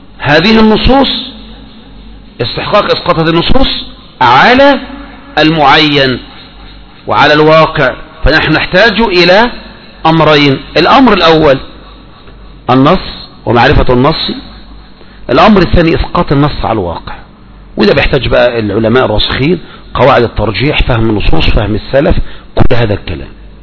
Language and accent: Arabic; Egypt; لا، يوجد الواحد عندنا في مصر بعض الافراد افضل من الاف الافراد